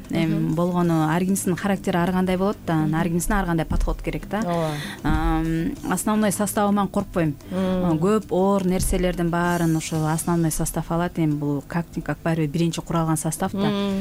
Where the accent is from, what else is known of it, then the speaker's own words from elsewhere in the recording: Bishkek, Kyrgyzstan; also born or lived in Talas; жерим Таластан болом. Бишкек шаарында төрөлүп өскөнбүз.